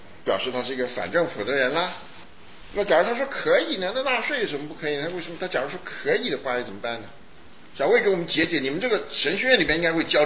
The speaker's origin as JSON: {"language": "Chinese", "country": "China", "said": "因为这是一个我们中国人讲，这是一个伪政权。"}